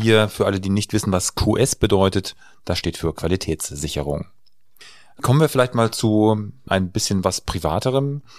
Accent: Lower Saxony, Germany; weil ich nämlich 14 Kilometer von Wildeshausen einen Großteil meiner Jugend verbracht habe in Ahorn.

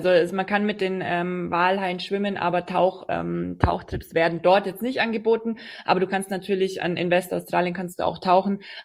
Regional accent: Bavaria, Germany; Und ich bin ja aus den Allgäuer Alpen.

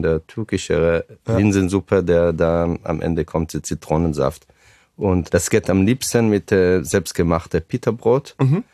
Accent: Israel; German is a second language; now in Germany; Und mit 18 habe ich das Kibbutz verlassen

